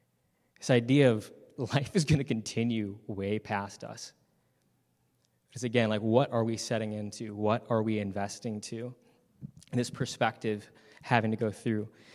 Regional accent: North Carolina, United States; I grew up a lot in North Carolina where we have four seasons.

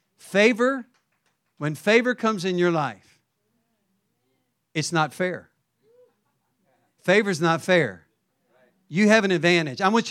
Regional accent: Southern United States, United States; now in New York City, United States; I'm from the South, where there is sweet tea. And now I'm in New York City.

